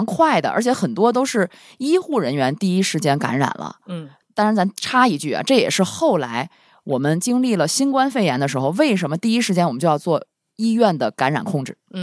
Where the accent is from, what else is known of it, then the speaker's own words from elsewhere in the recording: Tianjin, China; 打破了我们天津人原有的平静生活